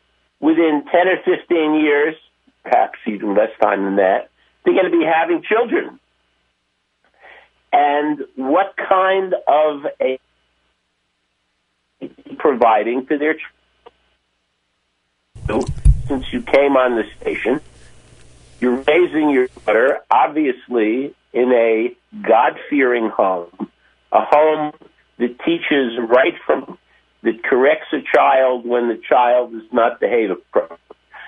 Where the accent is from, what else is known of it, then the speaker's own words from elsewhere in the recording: New Jersey, United States; now in Baltimore, United States; Baltimore used to be a lovely place. I've been here for decades. I was raised in New Jersey, and I came here